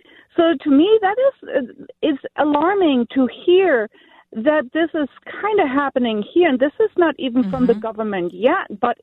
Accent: Berlin, Germany; I'm from Berlin, Germany. I grew up in the American sector when the wall was still up, and we were able to get the East Berlin kind of news as well.

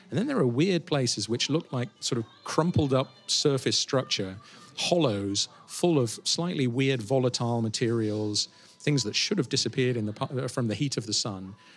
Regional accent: United Kingdom; as a Brit, I say that, but I say that because I see it every day.

